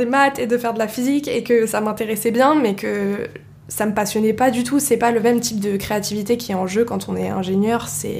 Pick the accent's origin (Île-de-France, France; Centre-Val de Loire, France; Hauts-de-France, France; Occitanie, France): Île-de-France, France; Paris; also born or lived in Germany; En fait, je dis que j'ai grandi à Paris, mais en vérité, je suis arrivée à Paris à partir du collège, mais j'ai passé toute ma primaire en Allemagne parce que mon père était muté là-bas.